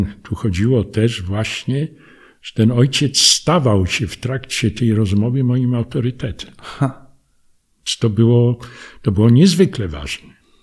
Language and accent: Polish; Warsaw, Masovian Voivodeship, Poland; moved away as an adult; now in Kraków, Poland; ja wychowałem się w Warszawie, maturę zdawałem w Warszawie, ale chciałem troszkę odejść z gniazda i dlatego przyjechałem na studia do Krakowa.